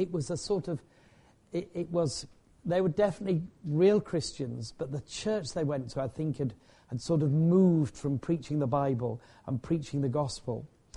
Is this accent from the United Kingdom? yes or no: yes; Leeds, Yorkshire and the Humber, United Kingdom; born there; in Leeds, which is now a geriatric hospital, so I may just begin and end my day in the same place, you never know.